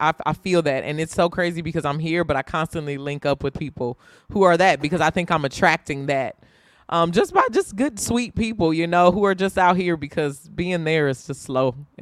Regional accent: Indiana, United States; I'm from Indiana

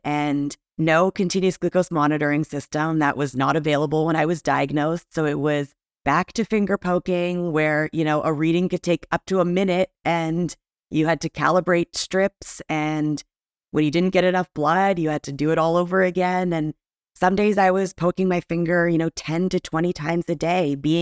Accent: Canada; also born or lived in Bulgaria; now in United States; I was born in Bulgaria, but raised in Canada and now working in the U.S.

